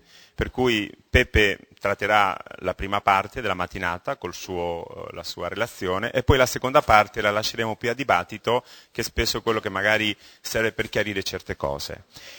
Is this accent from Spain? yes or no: yes; Granada, Andalusia, Spain; Italian is a second language; poi per me che sono spagnolo di Granada, siamo compaesani